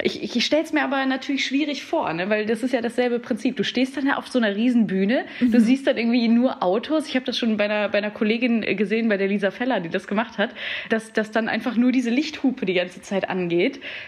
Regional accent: Heinsberg, North Rhine-Westphalia, Germany; born there; Man muss dazu sagen, ich komme auch gebürtig aus Heinsberg.

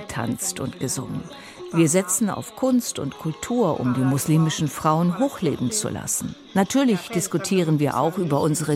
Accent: Morocco; German is a second language; Ich stamme aus Marokko.

